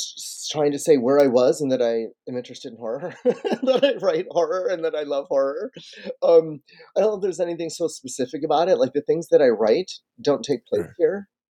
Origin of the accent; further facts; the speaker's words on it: Michigan, United States; I don't know the roads like I know them here, but I grew up in Michigan. So I set all of my projects in Michigan because stories take place everywhere.